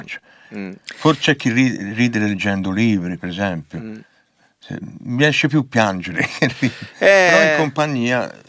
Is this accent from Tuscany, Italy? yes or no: yes; Livorno, Tuscany, Italy; perché lui è pisano, io sono livornese